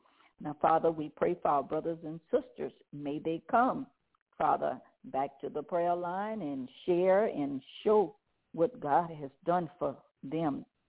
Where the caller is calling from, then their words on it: Zachary, Louisiana, United States; Good evening, brothers and sisters. … I'm calling from Zachary, Louisiana.